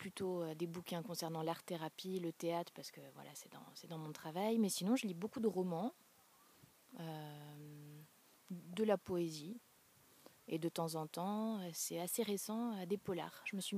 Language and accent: French; Lyon, Auvergne-Rhône-Alpes, France; mais moi, je viens de Lyon.